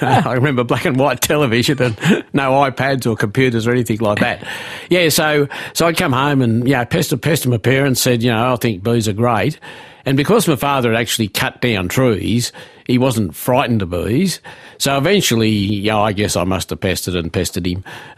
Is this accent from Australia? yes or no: yes; Wollongong, New South Wales, Australia; I grew up in Wollongong, actually, in Mangaton, in a suburban backyard, went to Mount St Thomas Public School and Tech College in Wollongong. So I didn't have a rural background